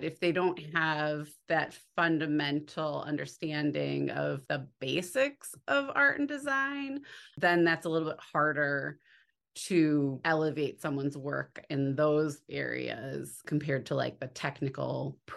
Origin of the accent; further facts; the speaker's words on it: Midwest, United States; When growing up in the Midwest, there aren't at your fingertips all so many jobs in the arts that you're aware of.